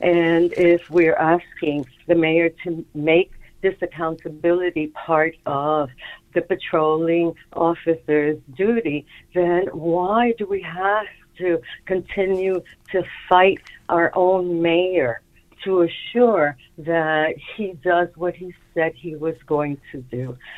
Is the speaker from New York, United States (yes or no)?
yes; New York, United States; I live in the Bronx. I grew up in Manhattan. I am a Latina woman.